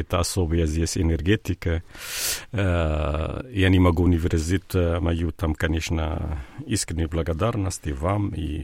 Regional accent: Lebanon; born there; Russian is a second language; я родился в Ливане, и Ливан — это страна перекрёстка цивилизации, разные культуры, разные конфессии

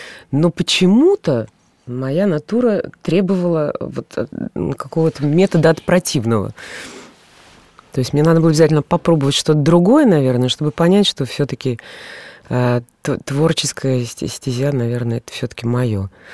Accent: Minsk, Belarus; потому что я начинала в Минске. Я минчанка

